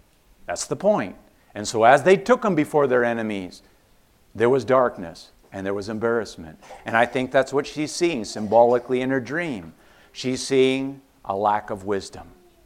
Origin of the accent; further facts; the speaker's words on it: Minnesota, United States; I was raised in Minnesota. A lot of snow up there.